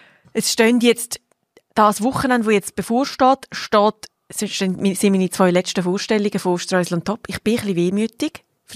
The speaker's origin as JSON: {"language": "German", "country": "Switzerland", "said": "Und bei uns in der Schweiz musst du den Quark zuerst, musst du den eine Nacht im Kühlschrank hinten abtropfen lassen"}